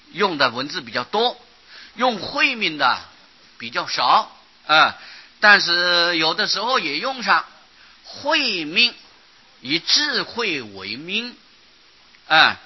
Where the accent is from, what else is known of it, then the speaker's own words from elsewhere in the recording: China; 但是在我们中国人呢、啊、喜欢简略